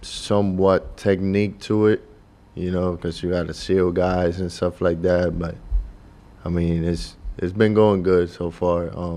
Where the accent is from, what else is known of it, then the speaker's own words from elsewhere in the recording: Puerto Rico; also born or lived in Bronx, United States; So I grew up, so I was born in Puerto Rico.